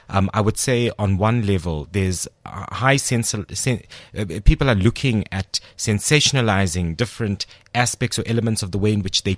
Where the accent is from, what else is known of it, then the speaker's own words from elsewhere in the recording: South Africa; you say something to me that may refer to my very dark skin as an Indian South African person